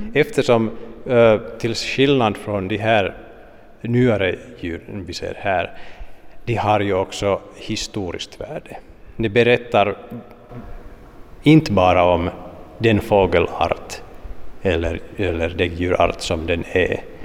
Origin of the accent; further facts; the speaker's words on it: Ostrobothnia, Finland; vi som österbottningar ska känna våra omgivningar bättre.